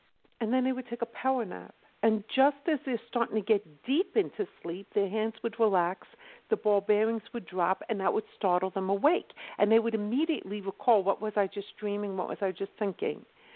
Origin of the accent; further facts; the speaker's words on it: Philadelphia, Pennsylvania, United States; I'm actually from South Philadelphia.